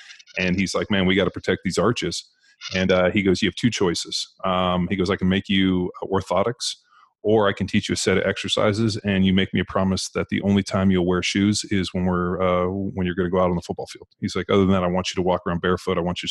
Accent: California, United States; I'm from California, and I'm more than happy to do all these, you know.

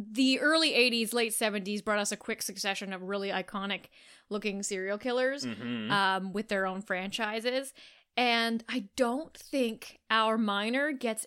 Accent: Canada; sound more Canadian than we sound Canadian, and I appreciate it.

